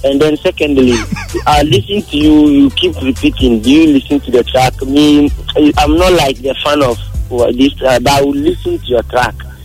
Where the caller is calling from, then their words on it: Japan; I'm calling from Japan.